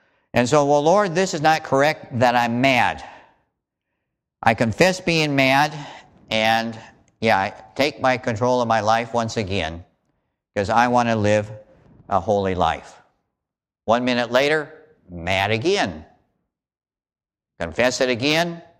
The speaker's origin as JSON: {"language": "English", "town": "Renton", "region": "Washington", "country": "United States", "tie": "born or raised there", "said": "I remember when I was 13 years old over in Renton. I grew up in Renton before my dad was transferred to the Navy Yard here."}